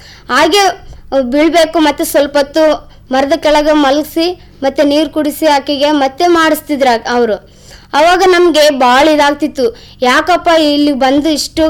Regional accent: Yerigera, Karnataka, India; ನನ್ನ ಊರು ಯರಿಗೇರ.

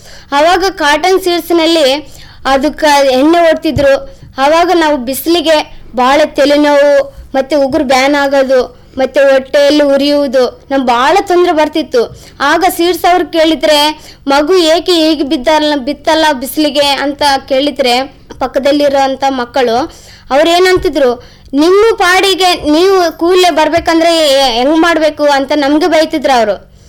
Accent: Yerigera, Karnataka, India; ನನ್ನ ಊರು ಯರಿಗೇರ.

